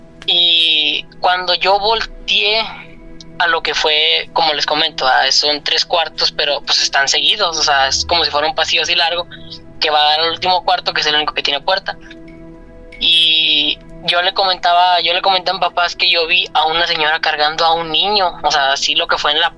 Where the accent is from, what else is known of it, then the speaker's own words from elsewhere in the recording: San Pedro, Coahuila, Mexico; soy de San Pedro, Coahuila.